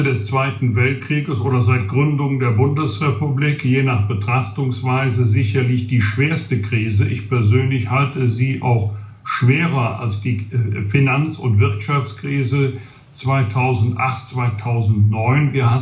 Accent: Bergisch Gladbach, North Rhine-Westphalia, Germany; über Jahrzehnte nicht nur in meiner Heimatstadt Bergisch Gladbach war, sondern auch in unmittelbarer Nachbarschaft zu meinem Elternhaus.

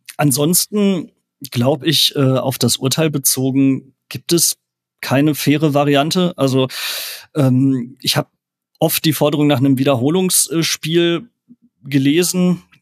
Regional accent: Bochum, North Rhine-Westphalia, Germany; Als Bochumer wünscht man sich die Punkte, ist ja klar.

